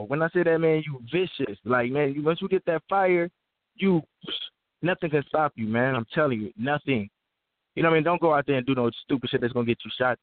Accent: Chicago, Illinois, United States; I'm from Chicago. I'm a, you know, I mean, I used to be a black stone.

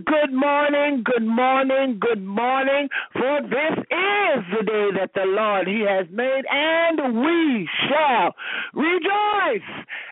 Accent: New York, United States; born there; I was born in New York.

